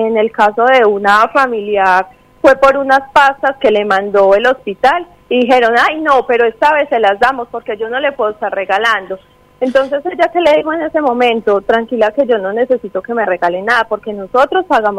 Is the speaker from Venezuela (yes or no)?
no; Colombia; now in Argentina; simplemente porque somos colombianos.